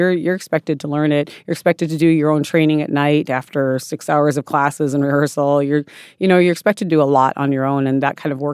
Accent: South Dakota, United States; I grew up in South Dakota, where my Lakota people are from.

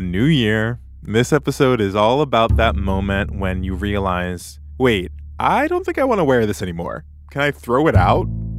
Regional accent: Tennessee, United States; She and I aren't from the same place. I'm from Tennessee. She's from the Midwest.

